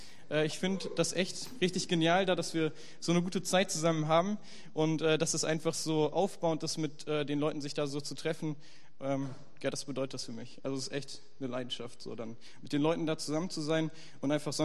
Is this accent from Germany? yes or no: yes; Schalksmühle, North Rhine-Westphalia, Germany; now in Dortmund, Germany; ich komme eigentlich aus Schalksmühle, das so im Sauerland, liegt so zwischen Hagen und Lüdenscheid, also ein ganz schönes Dörfchen. Genau, und ich studiere jetzt seit Oktober 2013 hier Bauingenieurwesen an der TU und deshalb bin ich überhaupt so nach Dortmund gekommen und wohne dann auch seitdem hier.